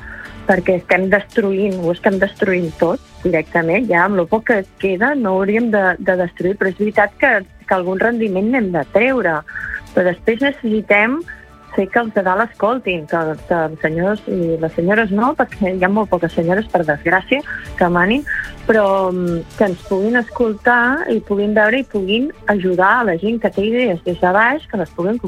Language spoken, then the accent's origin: Catalan; Girona, Catalonia, Spain; és que a casa meu tots som de l'Empordà, jo sóc de Girona